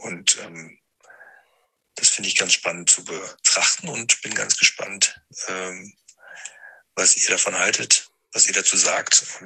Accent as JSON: {"language": "German", "region": "Berlin", "country": "Germany", "said": "ich komme aus Berlin."}